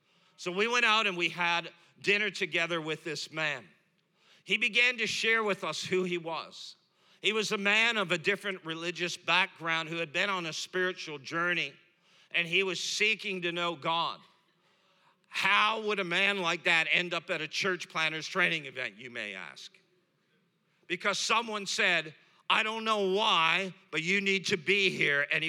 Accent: Toronto, Ontario, Canada; And we're from Toronto, Canada.

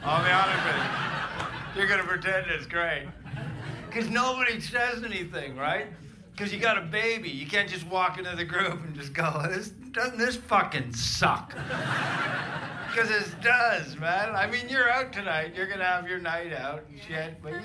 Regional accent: Canada; moved away as an adult; now in United Kingdom; I'm from Canada originally, but I've lived in the UK for 20 years.

